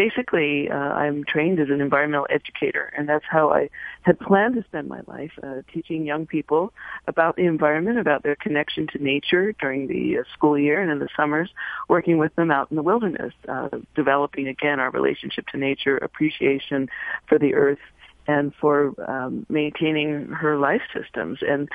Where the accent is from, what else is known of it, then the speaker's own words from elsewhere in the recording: California, United States; Yes, I am from California, but I'm here in New York right now